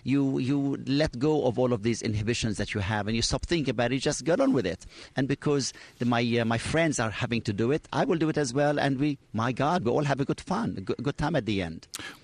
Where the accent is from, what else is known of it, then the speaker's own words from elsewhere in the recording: England, United Kingdom; moved away as an adult; now in New York City, United States; And I don't mind my accent at all. And I've been living in New York City for the past 30 years. And when this came out, I thought, well, it would be very good for me to come back to England.